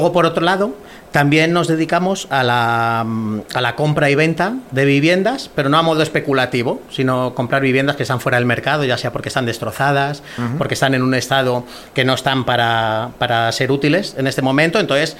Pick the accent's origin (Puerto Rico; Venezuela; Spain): Spain; Madrid, Community of Madrid; yo vengo de la UBA de Vallecas, que es un barrio de absorción de chabolismo, de Madrid